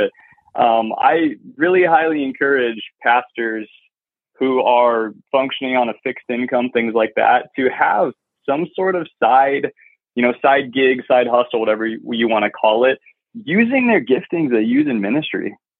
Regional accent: Alaska, United States; moved away as an adult; So I was born and raised in Alaska. I was a terrible Alaskan. I didn't hunt or fish, and I don't like being cold. So when I turned 18, I immediately left.

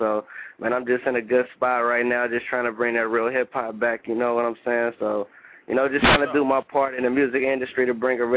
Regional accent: Cincinnati, Ohio, United States; I'm actually born and raised in Cincinnati, Ohio

